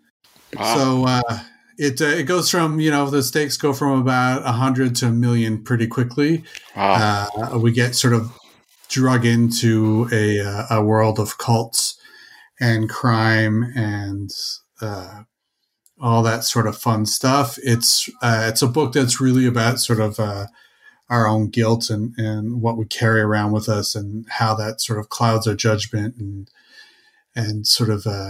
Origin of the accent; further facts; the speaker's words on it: Canada; being a Canadian, it's like it's sort of a, you know, Canadian comic creator.